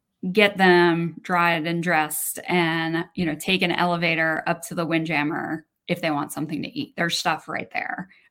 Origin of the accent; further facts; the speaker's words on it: New York, United States; I'm from New York, so I'm picky about pizza.